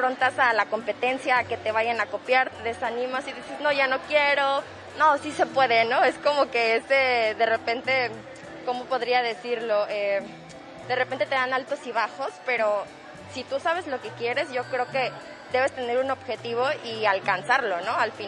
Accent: Puerto Vallarta, Jalisco, Mexico; born there; nací en Puerto Vallarta

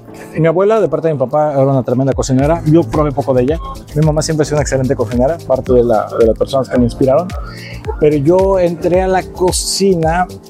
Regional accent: Mexico City, Mexico; De Ciudad de México, pero es chistoso de que tengo un vínculo muy fuerte con Nayarit de toda la vida.

